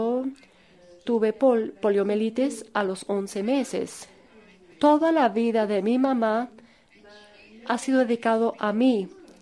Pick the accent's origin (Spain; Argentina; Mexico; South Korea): South Korea; Spanish is a second language; moved away as an adult; yo vengo de Corea.